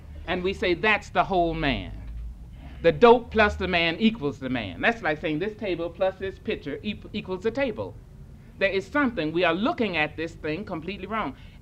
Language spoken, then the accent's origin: English; Arkansas, United States; also born or lived in St. Louis / Africa; now in Berkeley, United States; I was born in St. Louis. I grew up in a little town in Arkansas about as large as this side of the room and San Francisco. But I've lived in Africa many years. And I just moved back to Berkeley.